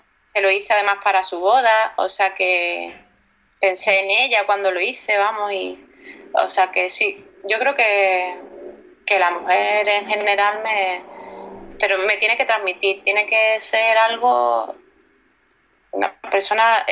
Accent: Cádiz, Andalusia, Spain; Yo mi tierra, Cádiz. Cádiz es precioso

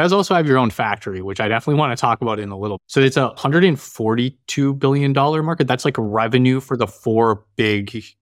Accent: Winnipeg, Manitoba, Canada; I grew up in Winnipeg, Manitoba.

